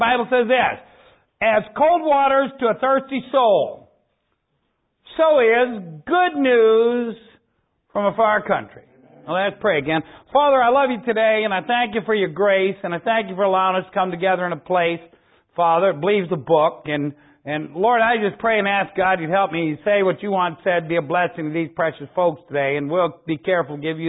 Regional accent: Ohio, United States; I'm an evangelist from Ohio.

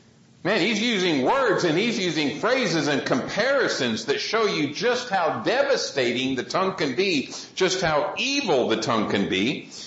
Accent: Tucson, Arizona, United States; simply because it's in my hometown around there in Tucson, and it's the Bighorn Fire.

